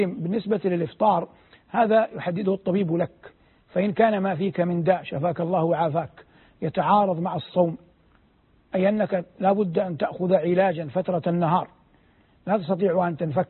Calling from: Dubai, United Arab Emirates; يعني مثلا أنا الآن أكلمك من دبي

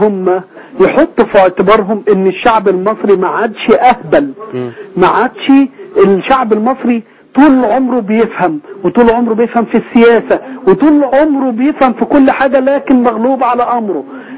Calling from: 10th of Ramadan City, Sharqia Governorate, Egypt; من العاشر من رمضان.

